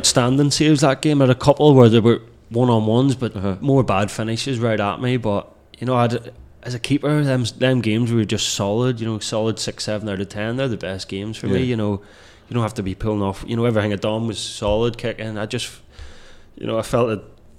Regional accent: Northern Ireland, United Kingdom; I grew up in Northern Ireland, you're either a Rangers Celtic fan. I grew up in a Rangers family.

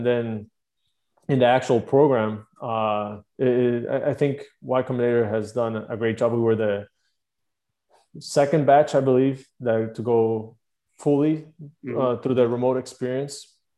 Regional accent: Mexico; now in Playa del Carmen, Mexico; I was born and raised in Mexico.

